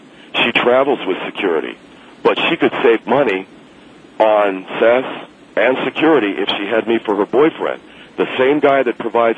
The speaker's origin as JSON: {"language": "English", "region": "California", "country": "United States", "said": "I come from California"}